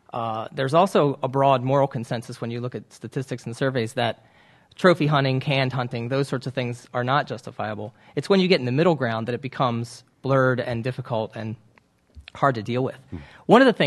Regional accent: Baltimore, Maryland, United States; born there; I was born around Baltimore, but I did grow up essentially in a rural area, and most of my friends hunted.

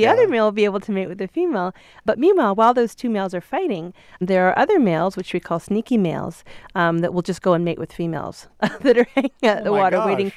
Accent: Ontario, Canada; I grew up in Canada, and I was raised mostly by my grandparents, who had a house up in northern Ontario, and we spent most of our time up on a big lake that was full of dragonflies

